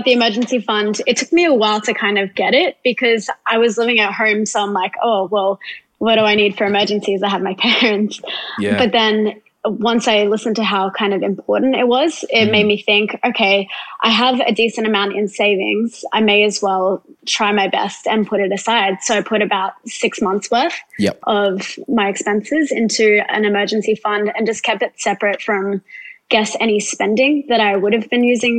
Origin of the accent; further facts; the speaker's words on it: Gold Coast, Queensland, Australia; So I'm from the Gold Coast. I'm 21 at the moment and I'm a school cleaner.